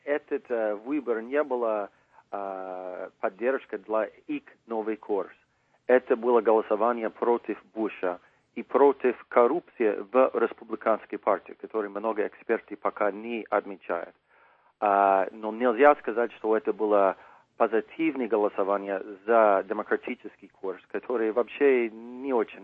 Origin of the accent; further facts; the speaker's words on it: Montana, United States; Russian is a second language; Я лично из Монтана, поэтому хорошо знаю этот штат.